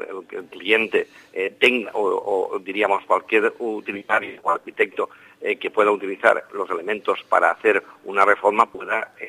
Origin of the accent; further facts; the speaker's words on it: Castellón, Valencian Community, Spain; Y ellos todos somos de Castellón.